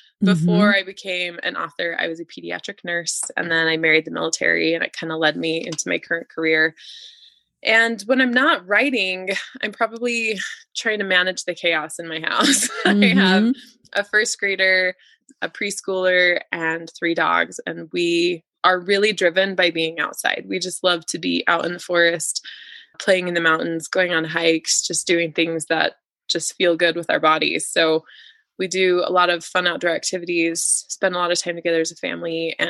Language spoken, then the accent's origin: English; Idaho, United States; I grew up in Idaho, so mountains are kind of my thing.